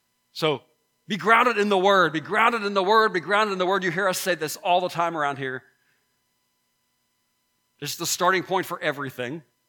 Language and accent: English; Youngstown, Ohio, United States; born there; I knew Youngstown because I was born in Youngstown.